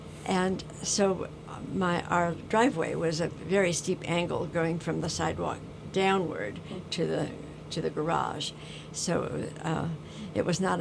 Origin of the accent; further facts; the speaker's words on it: Berkeley, California, United States; also born or lived in Los Gatos; We moved from Los Gatos to Berkeley, and there I was starting school without a single friend.